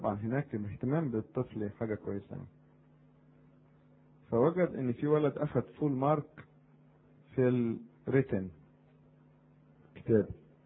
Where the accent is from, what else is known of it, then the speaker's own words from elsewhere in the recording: Egypt; طبعا لو عندنا في مصر كان عمل ايه؟